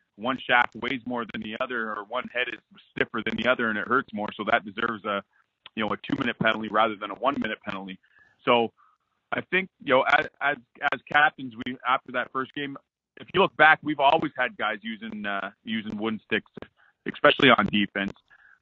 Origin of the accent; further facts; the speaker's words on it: Canada; growing up in Canada here, I played field lacrosse